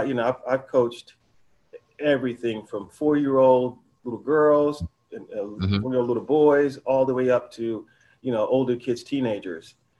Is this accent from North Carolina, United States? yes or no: yes; High Point, North Carolina, United States; Yeah, I'm from High Point, North Carolina.